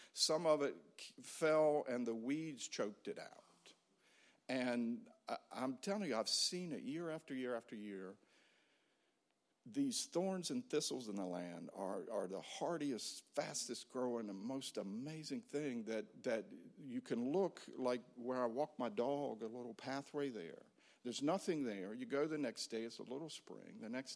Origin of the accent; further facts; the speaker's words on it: North Carolina, United States; I come from the Outer Banks of North Carolina, on the coast of North Carolina, where I love the seasons